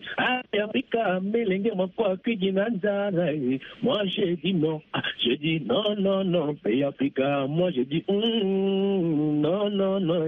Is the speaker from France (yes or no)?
no; Central African Republic; now in Côte d'Ivoire; Je suis centrafricain, je viens de la Centrafrique.